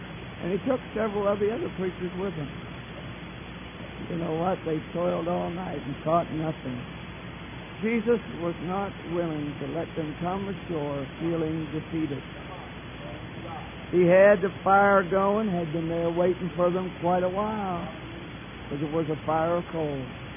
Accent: New Brunswick, Canada; We come from New Brunswick, Canada, Eastern Canada. Most folks don't hold that against us. And we were born and raised.

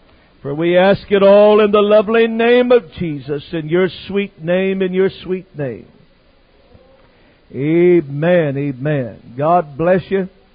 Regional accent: Escondido, California, United States; from Escondido, California.

